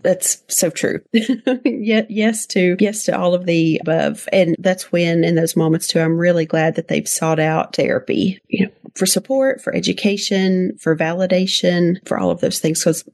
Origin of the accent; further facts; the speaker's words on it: Virginia, United States; now in Texas, United States; So I had actually been contacted by an organization in Virginia, which is my home state. I live in Texas.